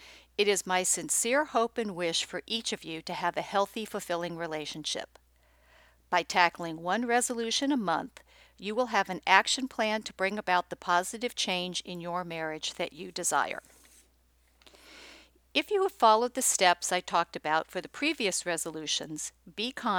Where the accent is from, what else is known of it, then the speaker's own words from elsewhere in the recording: Los Angeles, California, United States; You see, I grew up in Los Angeles. I learned to drive on the highways.